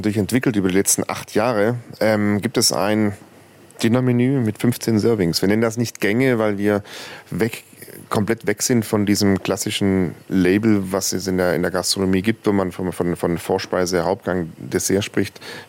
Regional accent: Singen, Baden-Württemberg, Germany; also born or lived in Wangen im Allgäu; ich bin in Wangen im Allgäu geboren. Aufgewachsen bin ich im Hegau in Süddeutschland zur Schule gegangen, in Singen am Hohentwiel.

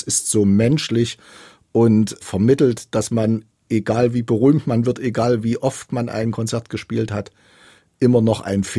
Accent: Zwickau, Saxony, Germany; born there; Und ich bin auch als ein in Zwickau Geborener, der mit Robert und Clara Schumann gewissermaßen auch immer groß geworden ist, auch stolz darauf.

